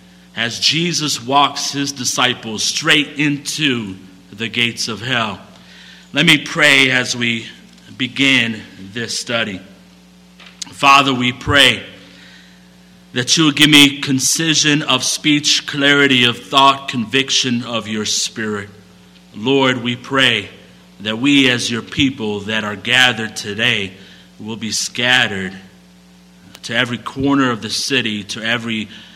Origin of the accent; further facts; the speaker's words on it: Illinois, United States; I'm from the city. I grew up in the Humboldt Park neighborhood